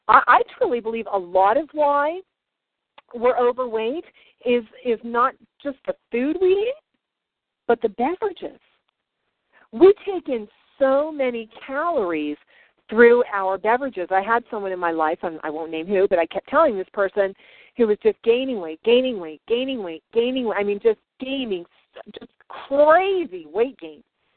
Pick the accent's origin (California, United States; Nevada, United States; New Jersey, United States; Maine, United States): New Jersey, United States; You know, I grew up in New Jersey